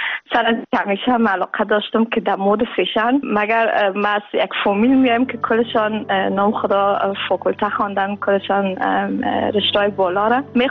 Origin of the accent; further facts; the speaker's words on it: Afghanistan; ما از افغانستان آمدیم